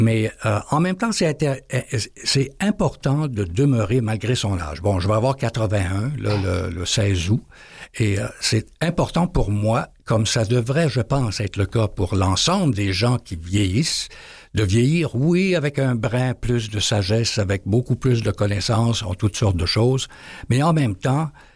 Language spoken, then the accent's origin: French; Saint-Pétronille, Quebec, Canada; Moi, je viens de l'île d'Orléans.